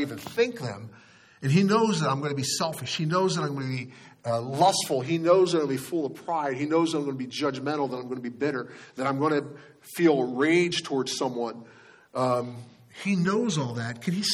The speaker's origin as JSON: {"language": "English", "town": "Philadelphia", "region": "Pennsylvania", "country": "United States", "tie": "born or raised there", "said": "I grew up around the Philadelphia area, and I've always been kind of a Phillies fan."}